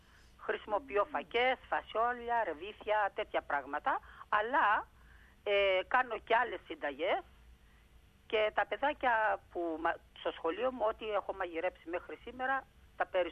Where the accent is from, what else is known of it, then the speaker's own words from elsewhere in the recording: Rhodes, South Aegean, Greece; now in Australia; Εγώ είμαι από τη Ρόδο.